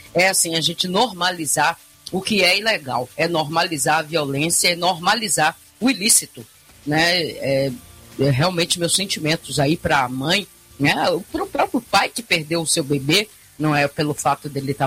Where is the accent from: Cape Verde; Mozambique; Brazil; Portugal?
Brazil; Jequié, Bahia; direto de Jequié, a Terra do Sol, e a minha terra natal